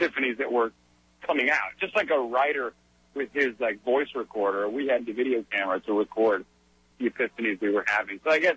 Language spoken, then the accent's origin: English; Caracas, Capital District, Venezuela; Well, I was born in Venezuela. I was born in Caracas, and I grew up there. I attended an international school growing up, so I had friends from, you know, all over the world.